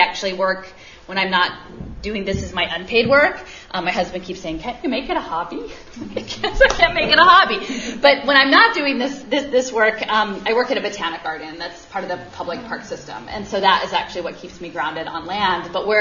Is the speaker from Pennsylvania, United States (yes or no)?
yes; Philadelphia, Pennsylvania, United States; I'm from Philly. I thought I was gonna fight school closures in Philadelphia